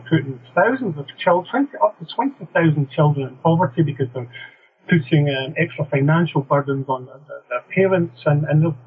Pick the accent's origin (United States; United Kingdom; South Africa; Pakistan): United Kingdom; England; now in Scotland; I mean, I'm actually English. I'll squint that one just now, but I'm a naturalised Scot.